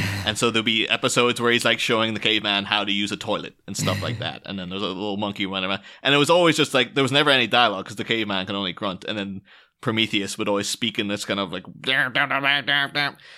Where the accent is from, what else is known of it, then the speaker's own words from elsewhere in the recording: Ireland; now in United Kingdom; I'm an Irish person currently living in the UK.